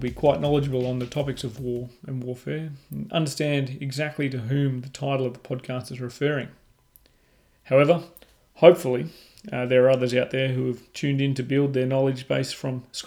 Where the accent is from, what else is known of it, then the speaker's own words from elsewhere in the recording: Australia; accent: Australian; I'm your host … you can probably guess from the accent, I'm an Aussie.